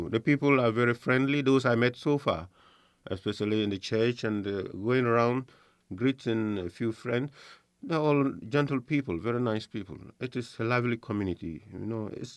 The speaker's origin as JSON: {"language": "English", "country": "Ghana", "also_born_or_lived": "Mali", "said": "I am from Ghana, and I belong to a missionary society called the Missionaries of Africa."}